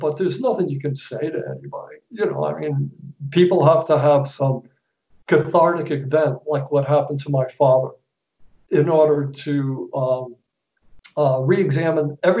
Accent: New York, United States; accent: New York; I disavow all the mistakes that I made in it and my New York accent

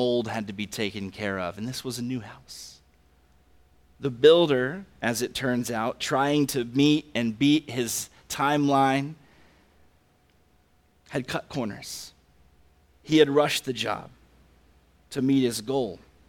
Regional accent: the South, United States; I'm from the South, we say Papa.

